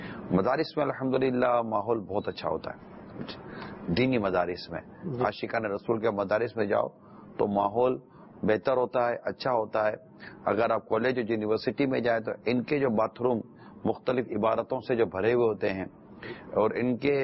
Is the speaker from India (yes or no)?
no; Pakistan; میں پاکستانی ہوں. میں الحمدللہ کوشش کرتا ہوں کہ میں آتے جاتے ہوئے کچرا میرے سڑک پر نہ پھینکوں, اور میں پاکستانی ہوں.